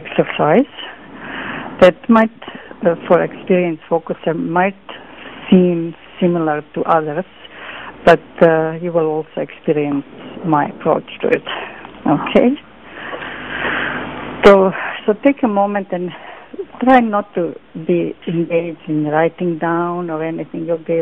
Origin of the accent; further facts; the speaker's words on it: Canada; being Canadian, I am amazed every spring that anything would grow out of the frozen desert that covered my environment for months.